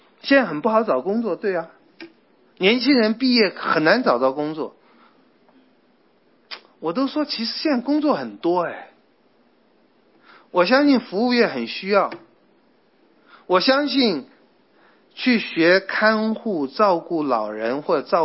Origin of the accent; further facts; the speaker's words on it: Taiwan; 我觉得我们台湾的人也很悲惨